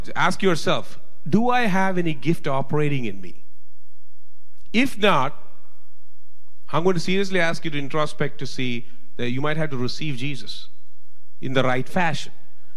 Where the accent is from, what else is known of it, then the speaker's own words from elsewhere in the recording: India; English is a second language; moved away; because I came from India, I didn't know the Lord. I was more like an atheist. I lived, under Buddhist philosophies.